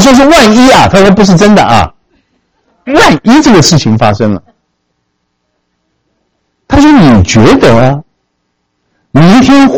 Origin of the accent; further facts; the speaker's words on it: China; 你知道我们是中国人呢